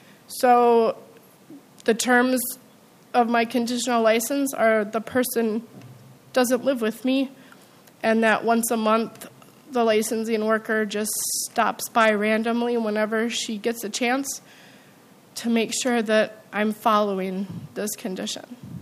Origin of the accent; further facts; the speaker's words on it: Farmington, Minnesota, United States; I am from Farmington, and I recently had a negative action placed against me for what I feel is a ridiculous reason.